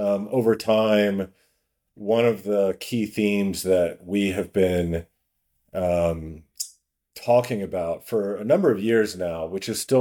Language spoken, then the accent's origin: English; Kentucky, United States; I grew up in Kentucky. He grew up in Indiana.